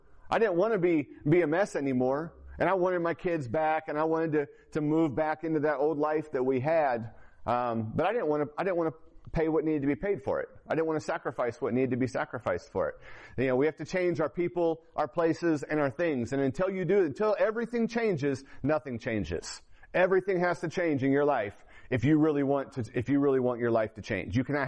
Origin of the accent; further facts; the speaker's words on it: Fort Wayne, Indiana, United States; my wife and I, like I said, we came from Fort Wayne.